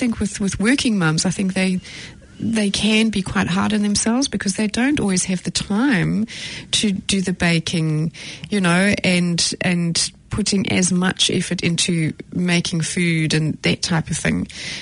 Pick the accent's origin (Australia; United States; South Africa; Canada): South Africa; And I come from an English-speaking South African family where my voice was heard. And that's just how I grew up.